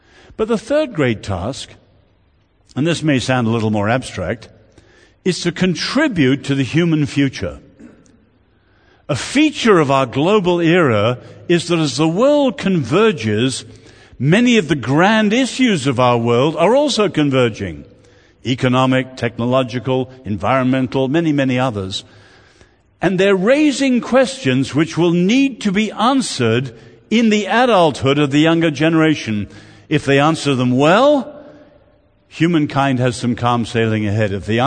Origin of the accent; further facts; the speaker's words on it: Ireland; I'm very proud as an Irishman that the book title, How the Irish Saved Civilization, is not an Irish joke.